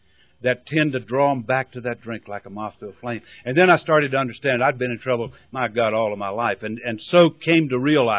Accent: the South, United States; born there; Now, I was born down in the South. I know it don't sound like it, but I married a Canadian and she's ruined my brogue. I was born in the Bible Belt

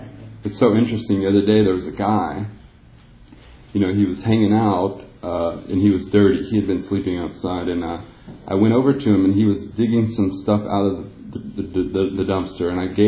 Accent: Texas, United States; now in California, United States; And for me, growing up in Texas, I grew up around a lot of racism and prejudice, just a lot of fear-based people in my life.

